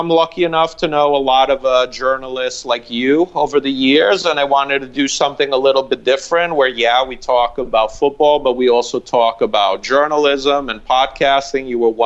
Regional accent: Padua, Veneto, Italy; When I was growing up in Padova

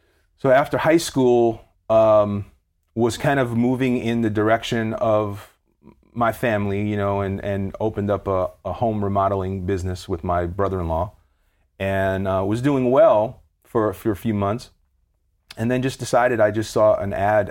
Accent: Brooklyn, New York, United States; Going way back, I grew up in East Flatbush, Brooklyn, right?

